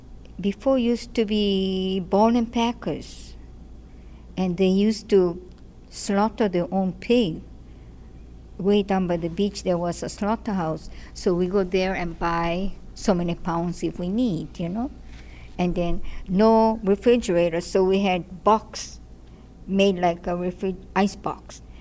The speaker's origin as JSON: {"language": "English", "town": "Lahaina", "region": "Hawaii", "country": "United States", "tie": "born there", "also_born_or_lived": "Honolulu", "said": "I was born in Lahaina Pump. My parents worked in the sugar cane. And after that, we moved to Honolulu."}